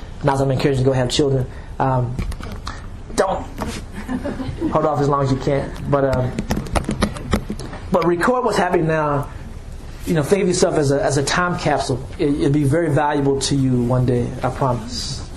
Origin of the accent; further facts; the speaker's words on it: Danville, United States; growing up in Danville really prepared me for what my adult life would be like